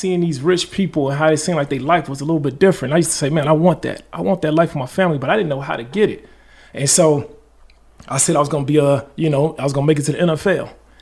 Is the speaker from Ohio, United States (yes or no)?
no; Chicago, Illinois, United States; I'm from Chicago, born and raised.